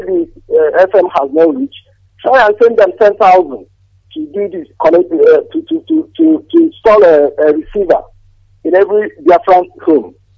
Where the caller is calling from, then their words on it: United Arab Emirates; I'm calling from UAE.